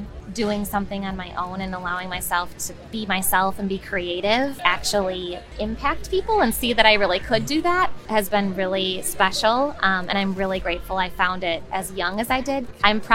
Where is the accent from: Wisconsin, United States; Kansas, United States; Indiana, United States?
Wisconsin, United States; Green Bay; I grew up in Green Bay, so I've been in Wisconsin my whole life.